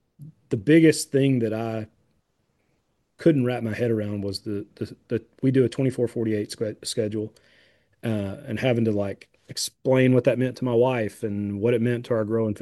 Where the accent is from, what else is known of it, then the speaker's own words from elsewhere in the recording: Pelham, Alabama, United States; I also applied to my hometown, which is Pelham, and I still have a little spite against them for not hiring me